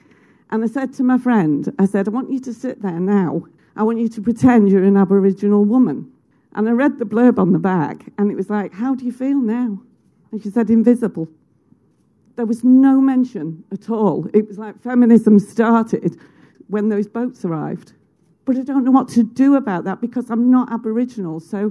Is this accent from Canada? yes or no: no; North West England, United Kingdom; I'm an Irish woman brought up in the northwest of England, and a feminist.